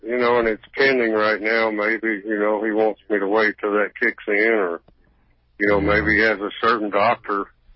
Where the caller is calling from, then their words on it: Lake Charles, Louisiana, United States; Lake Charles, Louisiana.